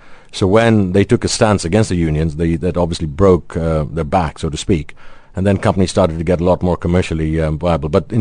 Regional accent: Kenya; moved away as an adult; now in United Kingdom; I was born and brought up in Kenya and studied in an American university. And then through political issues that happened in Kenya, I had no choice but to leave and go to the UK.

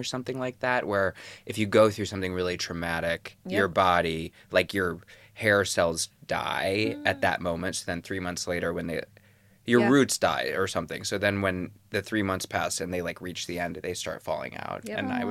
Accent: Indiana, United States; I met Jack out here, but yeah, I'm from Indiana. I'm from like an hour from Chicago, near Gary.

